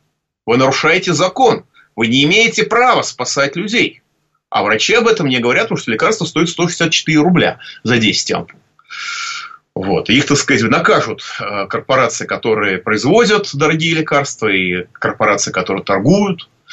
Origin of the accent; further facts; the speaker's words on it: Moscow, Russia; я москвич